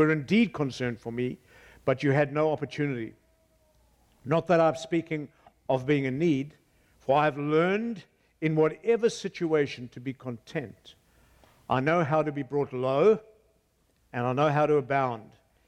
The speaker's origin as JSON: {"language": "English", "town": "Cape Town", "region": "Western Cape", "country": "South Africa", "said": "I come from Cape Town, South Africa, and we're in a massive transition, huge kinds of turmoil."}